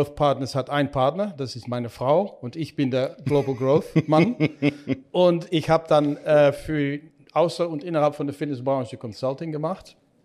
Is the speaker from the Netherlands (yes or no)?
yes; Netherlands; accent: Dutch; German is a second language; moved away as an adult; also born or lived in Chicago; ich bin Holländer, alle hören können wahrscheinlich an meinem Akzent.